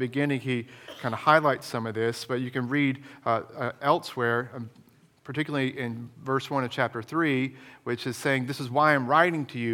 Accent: Florida, United States; I'm from Florida, so I remember this quite well.

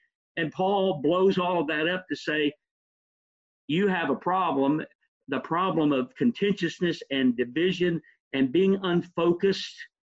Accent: Texas, United States; growing up in Northeast Texas for me was like a slice out of the Andy Griffith Show. It was just almost idyllic.

